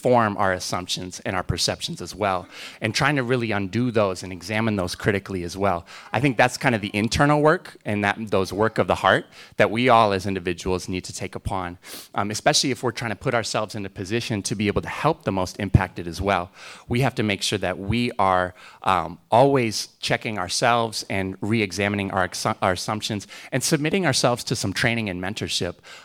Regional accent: Minnesota, United States; now in Madison, United States; I'm a transplant from Minnesota. I actually came here to UW-Madison. I graduated here in 2013.

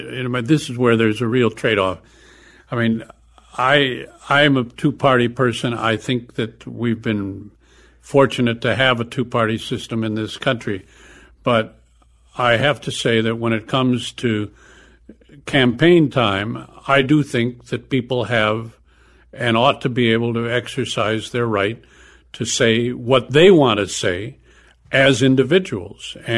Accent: Illinois, United States; But my home state of Illinois has parts of it that are probably as inclined to look askance at a black man running for major office as any parts of the country.

